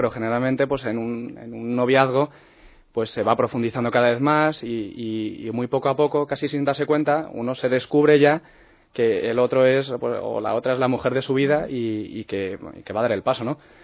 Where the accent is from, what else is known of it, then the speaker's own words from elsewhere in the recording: Alcorcón, Community of Madrid, Spain; also born or lived in Calatayud; Pues yo tengo 23 años, mi familia es de Granada, yo nací en Calatayud y desde los 3 años pues he vivido en Alcorcón.